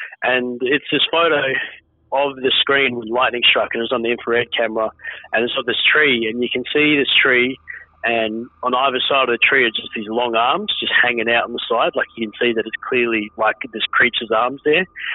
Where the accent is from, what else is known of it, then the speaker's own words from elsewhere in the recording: Toowoomba, Queensland, Australia; But I'm also Murray as well, so I'm from Mumob from Toowoomba, but don't know too much about that side.